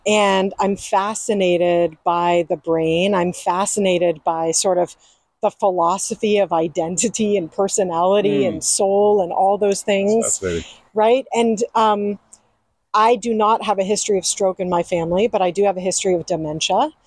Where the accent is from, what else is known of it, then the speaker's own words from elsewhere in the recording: Hong Kong; moved away; also born or lived in California; I grew up in Hong Kong and then moved to California and then went to college on the East Coast.